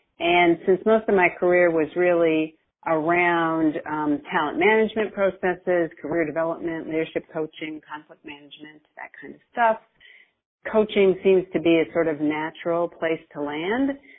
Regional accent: Houston, Texas, United States; I'm from Houston, and I recently retired.

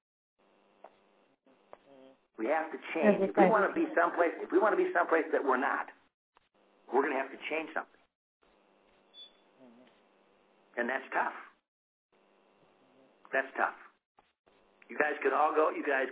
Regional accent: St. Joseph, Illinois, United States; St. Joseph, Illinois, which is basically Champaign, Illinois, right in the middle of the state. So we're 2 hours from Chicago, an hour and 15 minutes from Indy, two and a half hours from St. Louis.

